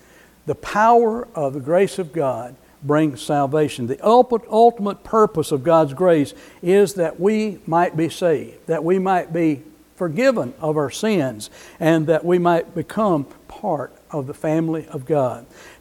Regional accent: Mount Vernon, United States; I grew up in the Mount Vernon community. I went to church before I was born.

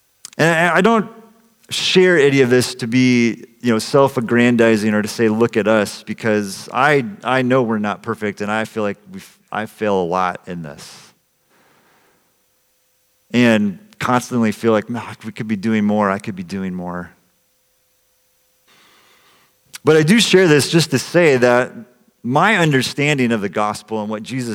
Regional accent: Salinas, California, United States; I grew up in Salinas, California, which is a city that is deeply divided along racial, ethnic, cultural lines.

